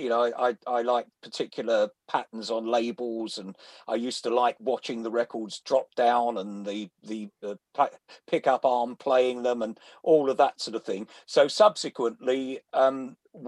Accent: Stratford, London, United Kingdom; born there; now in Lincolnshire Fens, United Kingdom; I was born in Stratford in East London.

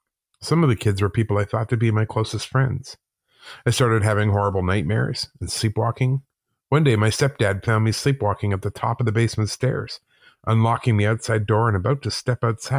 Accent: Calgary, Alberta, Canada; also born or lived in Whitehorse; I was born in Whitehorse, Yukon, but moved to Calgary, Alberta with my mom and stepdad when I was six. We moved into a small two-bedroom basement suite in a quiet family neighborhood

